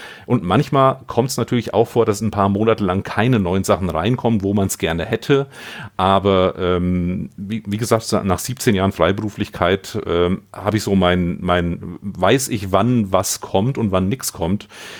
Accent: Hesse, Germany; das ist hier der Vogelsberg, das ist quasi das Mittelgebirge, genau mitten in Hessen, zwischen Gießen und Fulda und Frankfurt und Kassel und hier das Dorf, wo ich wohne, wieder, das ist das Dorf, wo ich aufgewachsen bin

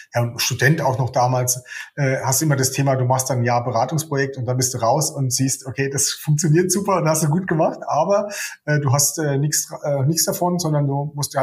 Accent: Baden-Württemberg, Germany; moved away as an adult; Ja, ich bin tatsächlich im schönen Baden in der Kurpfalz bei Heidelberg, Wiesloch, Kraichgau bin ich groß geworden.

